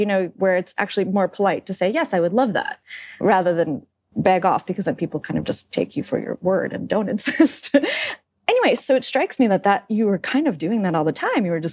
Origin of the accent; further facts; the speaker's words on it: Georgia; also born or lived in Moscow; now in United States; I grew up in Georgia in the Soviet Union, then moved to Moscow, and then moved to the U.S.